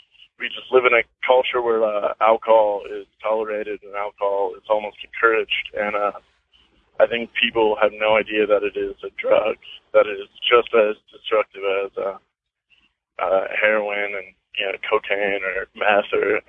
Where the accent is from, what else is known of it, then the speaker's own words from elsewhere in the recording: Brookville, Indiana, United States; And, I'm from a very small town in Indiana. I'm from Brookville.